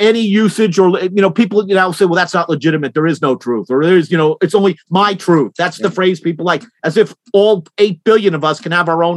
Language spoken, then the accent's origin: English; New Jersey, United States; The turkeys were attacking people in New Jersey from my home state.